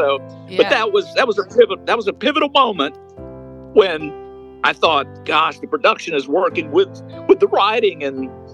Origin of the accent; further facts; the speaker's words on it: Louisiana, United States; moved away as an adult; also born or lived in Texas; I was raised in Louisiana. I was born in Texas and moved to Nashville in 1978.